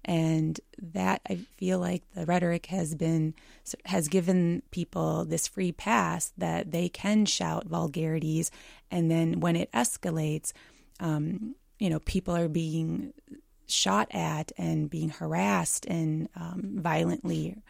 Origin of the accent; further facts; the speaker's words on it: United States; even though I was born and raised here and I'm an American?